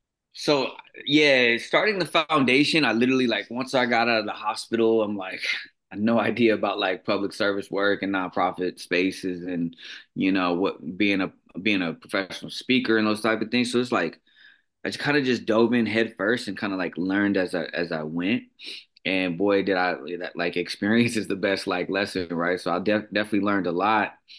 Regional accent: Oakland, California, United States; But I grew up here in San Francisco Bay Area, city of Oakland

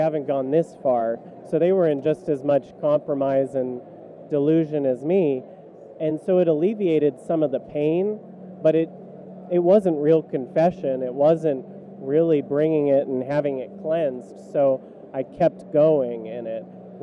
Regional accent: California, United States; I grew up in California, actually. So I grew up in a church that preached the word, but also just all the culture around me was very secular

